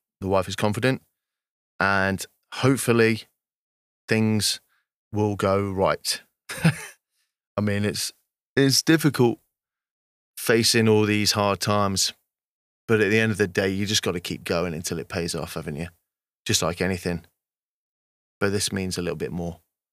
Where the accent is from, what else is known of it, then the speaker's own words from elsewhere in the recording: England, United Kingdom; I do feel very passionate about that just as much as I do that I'm English.